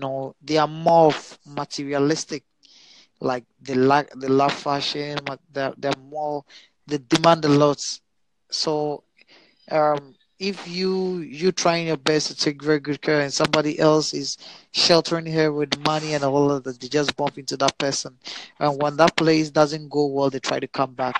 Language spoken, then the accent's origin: English; Ghana; I'm from Ghana.